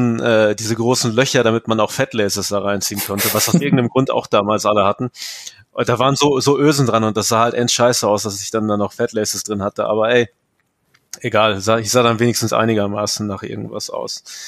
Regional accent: North Rhine-Westphalia, Germany; Ostwestfalen-Lippe ist ja meine Heimat

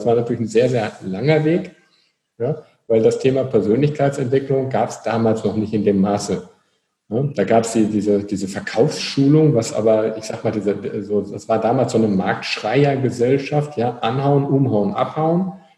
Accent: North Rhine-Westphalia, Germany

